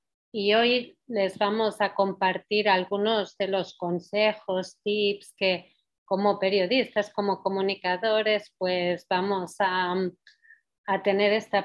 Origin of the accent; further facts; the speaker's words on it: Barcelona, Catalonia, Spain; now in Ecuador; yo soy de Barcelona, vivo 18 años ya aquí en Ecuador